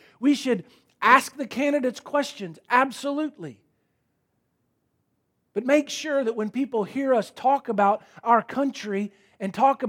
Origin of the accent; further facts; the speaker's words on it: Florida, United States; we grew up in Florida. Stacy and I were born there.